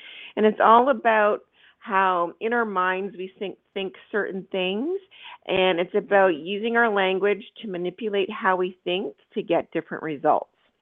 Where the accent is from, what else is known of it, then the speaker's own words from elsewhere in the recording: Ontario, Canada; I'm from Canada, so I was living in the Greater Toronto area.